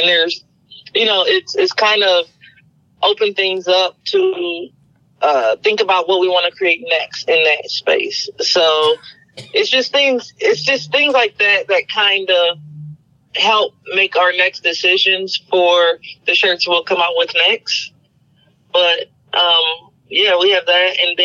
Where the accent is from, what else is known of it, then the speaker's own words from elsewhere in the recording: Columbus, Ohio, United States; moved away as an adult; now in Cincinnati, United States; So I'm originally from Columbus, Ohio